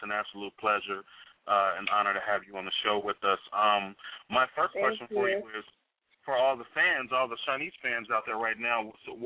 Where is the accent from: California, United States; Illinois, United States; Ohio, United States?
Illinois, United States; Chicago; now in Arizona, United States; Well, you know, I'm from Chicago, so I'm used to it. I'm used to the cold.